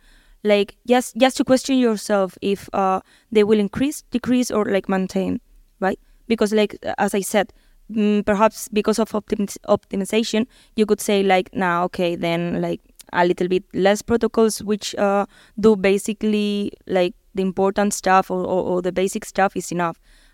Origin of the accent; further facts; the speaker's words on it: Basque Country, Spain; now in Germany; right now I work in automotive in Germany and like, I come from Basque Country.